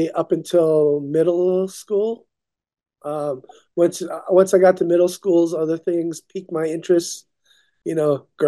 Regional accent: Oxnard, California, United States; I was growing up in Oxnard.

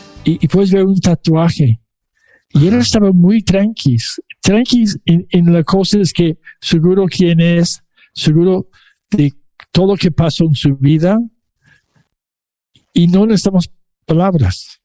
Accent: Mexico City, Mexico; born there; nací en la Ciudad de México, en la colonia Guerrero, por el centro

